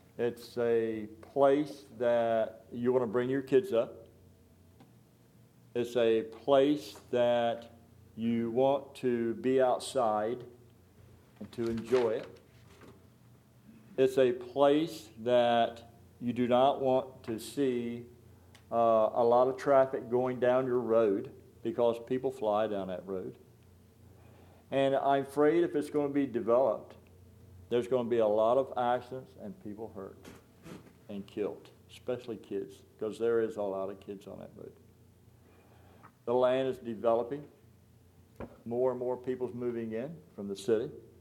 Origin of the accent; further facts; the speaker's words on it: Delmar, United States; I was born and raised in Delmar, managed a fiberglass company up the road for 20 years, always wanted to come back to this area.